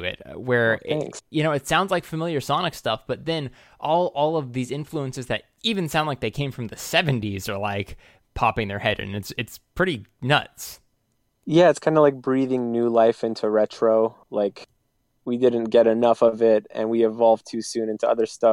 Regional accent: Los Angeles, California, United States; And I am from Los Angeles, born and raised.

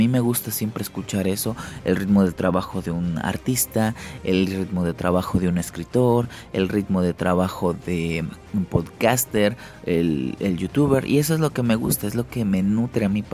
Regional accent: Cuernavaca, Morelos, Mexico; yo que soy de Cuernavaca

